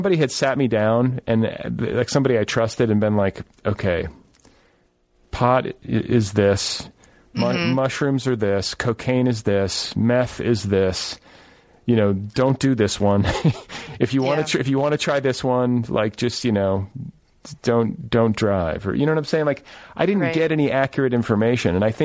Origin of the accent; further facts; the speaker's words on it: Wisconsin, United States; My first best friend lost his, and then like that same week, my first best friend from growing up in Wisconsin lost his brother, and we had to go up for that funeral.